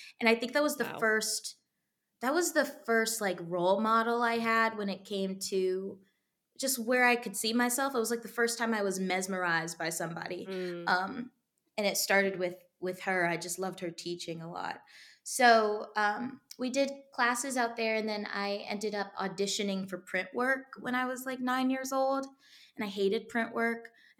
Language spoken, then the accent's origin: English; Texas, United States; now in New York, United States; So first step for me, like I said, I was raised in Texas.